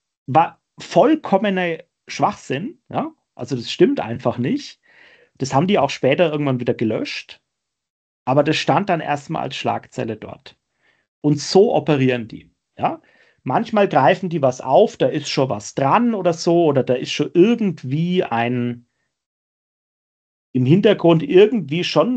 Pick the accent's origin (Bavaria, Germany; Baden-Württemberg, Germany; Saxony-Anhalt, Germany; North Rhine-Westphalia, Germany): Bavaria, Germany; Schweinfurt; Es gibt in meiner Heimatstadt Schweinfurt gibt's einen Winzer.